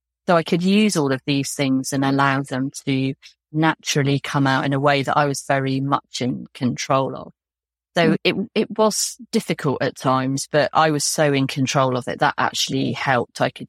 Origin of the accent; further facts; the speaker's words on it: South West England, United Kingdom; We grew up in Dorset